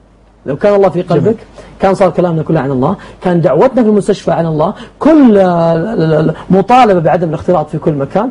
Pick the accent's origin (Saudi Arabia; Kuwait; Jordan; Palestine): Saudi Arabia; Riyadh, Riyadh Province; وعندنا في السعودية وعندنا في الرياض